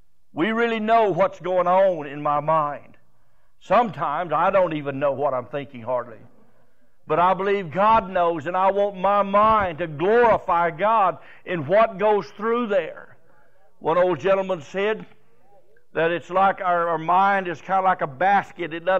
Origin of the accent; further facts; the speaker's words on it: Canada; now in United States; Don't judge me by my accent. I've said many times, if you slit this wrist right here, it'll start spitting out little red maple leaves.